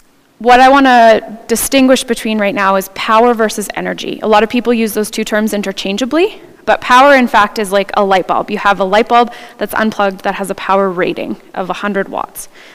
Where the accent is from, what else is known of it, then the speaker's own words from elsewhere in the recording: Calgary, Alberta, Canada; I went to UBC, but I'm from Calgary.